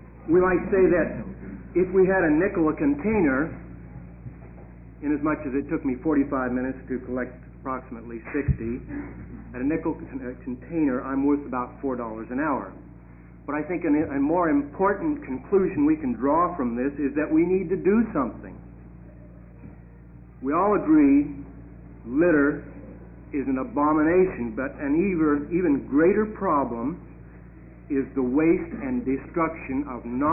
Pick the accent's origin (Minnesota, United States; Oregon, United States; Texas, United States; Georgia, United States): Oregon, United States; Salem; I come from Salem.